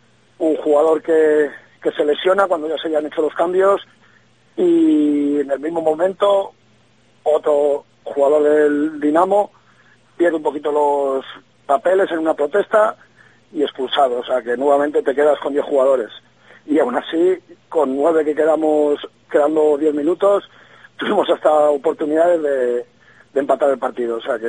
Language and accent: Spanish; Spain; primero como español, segundo como amante de este deporte